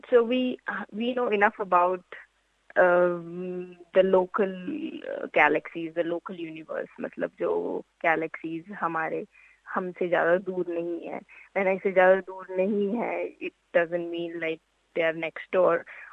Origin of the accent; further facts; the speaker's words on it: Jodhpur, Rajasthan, India; मैं जोधपुर राजस्थान से हूँ